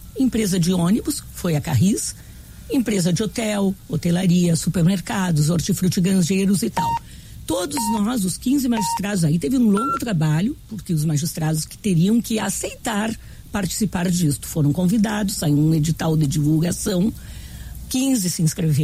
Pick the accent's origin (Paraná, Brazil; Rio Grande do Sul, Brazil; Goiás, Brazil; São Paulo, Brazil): Rio Grande do Sul, Brazil; nós fizemos do nosso jeito, como bons gaúchos que somos.